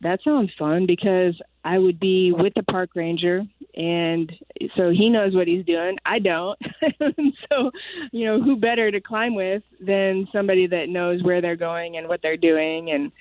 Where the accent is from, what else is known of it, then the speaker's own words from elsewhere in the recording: Iowa, United States; And they're like, "Oh … where are you from?" And I'm like, "Iowa." And they're like, "What?" and I'm like, no, it's really beautiful here.